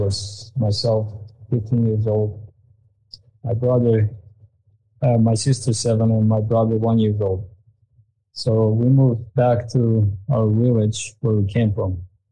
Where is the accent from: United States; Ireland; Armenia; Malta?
Armenia; also born or lived in Artsakh; I was born in Artsakh, raised in Armenia. When I was 15 years old, so Artsakh war started back in 1990. So my parents were living in Armenia